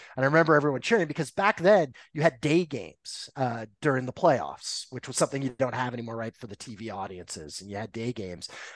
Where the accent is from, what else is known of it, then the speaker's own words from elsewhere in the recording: Los Angeles, California, United States; I grew up in Los Angeles. Fernando Mania was a thing.